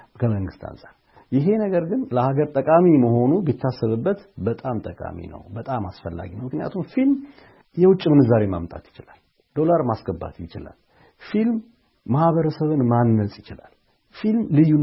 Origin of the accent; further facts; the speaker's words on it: Addis Ababa, Ethiopia; born there; የተወለድኩት አዲስ አበባ ነው።